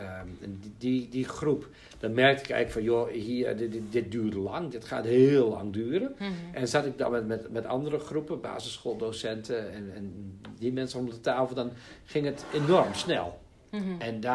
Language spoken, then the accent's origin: Dutch; Netherlands; also born or lived in United States / Persian Gulf / Scotland; Jawel, ik ben gewoon een Nederlander.